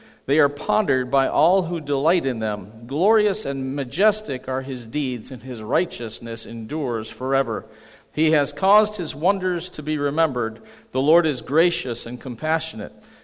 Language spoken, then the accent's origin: English; New York, United States; I grew up in Western New York, and so Buffalo Bills was my team, and still I cheer for them